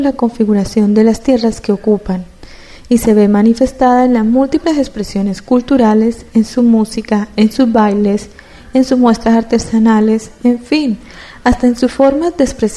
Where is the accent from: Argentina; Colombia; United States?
Colombia; Santander; Pero hoy les voy a comentar un poquito más sobre mi tierra santandereana.